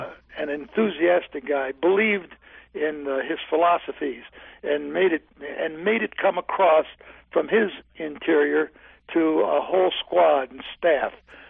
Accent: Akron, Ohio, United States; He was from Barberton, Ohio, and I was from Akron, which is only about 10 miles separates the two, or less.

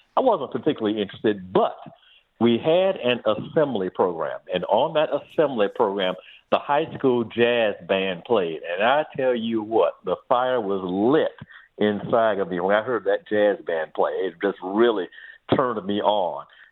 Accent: Miami, Florida, United States; Actually, born and raised in Miami, Florida. Grew up in that area, that section of Miami called Coconut Grove.

